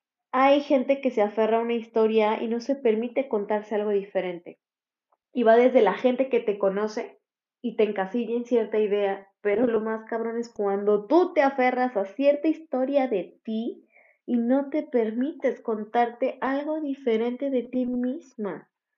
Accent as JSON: {"language": "Spanish", "region": "State of Mexico", "country": "Mexico", "tie": "born or raised there", "moved": "yes", "said": "Conforme fui creciendo, entré a la universidad, me mudé lejos del Estado de México"}